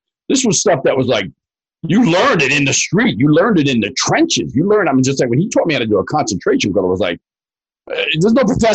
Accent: Massapequa Park, New York, United States; I'm Massapequa Park. Yeah, I went to Burner High School.

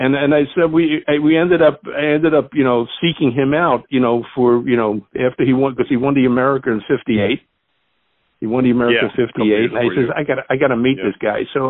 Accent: Queens, New York, United States; Tom Sansone was practically from my neighborhood when we grew up in Queens.

